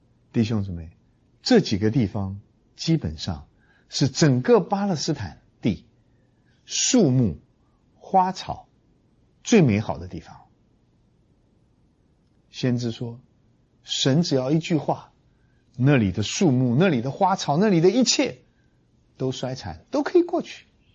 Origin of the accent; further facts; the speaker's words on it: China; 我们中国人读到这样的经文，我们不太理解。